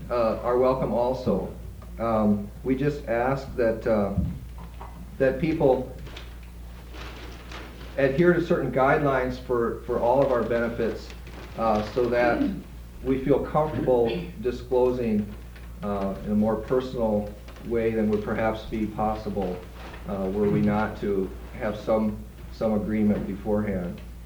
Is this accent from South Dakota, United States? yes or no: yes; South Dakota, United States; For myself, growing up in South Dakota, for me it seemed as though gay and lesbian people didn't exist